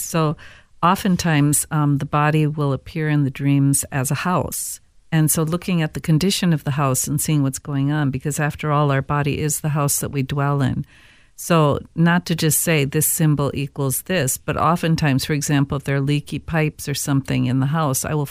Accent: St. Paul, Minnesota, United States; Now, growing up in St. Paul, that was nothing special, I thought, because I always loved those houses.

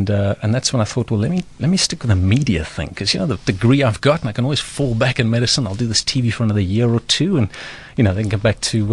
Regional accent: Pretoria, Gauteng, South Africa; Pretoria.

